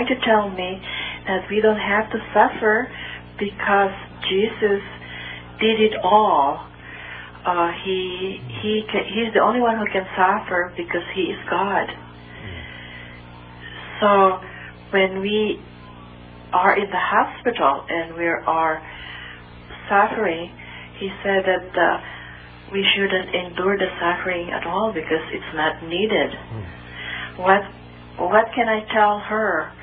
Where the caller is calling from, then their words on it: Florida, United States; from Florida.